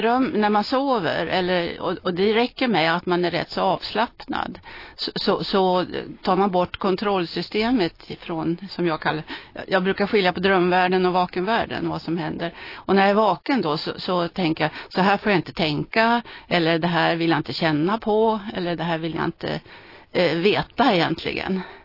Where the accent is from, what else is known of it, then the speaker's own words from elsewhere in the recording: Sweden; jag är svensk i alla fall.